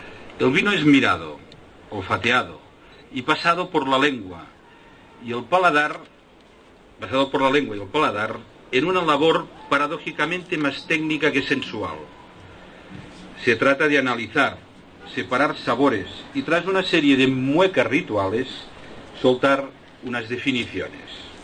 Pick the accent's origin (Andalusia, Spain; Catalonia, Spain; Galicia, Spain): Catalonia, Spain; Como catalán y mediterráneo, es de por sí un valor cultural heredado